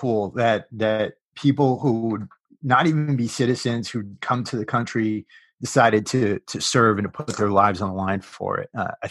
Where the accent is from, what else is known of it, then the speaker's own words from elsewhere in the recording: Connecticut, United States; I'm from Connecticut originally.